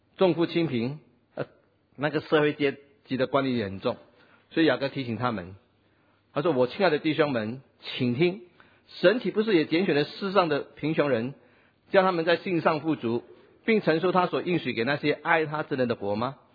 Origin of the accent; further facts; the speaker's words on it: Singapore; 我们新加坡人就很好嘛